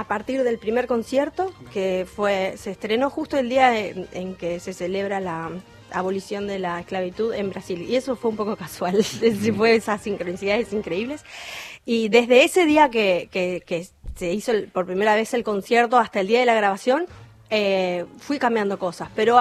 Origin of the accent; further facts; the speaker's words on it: Rosario, Santa Fe, Argentina; Yo soy rosarina, santafesina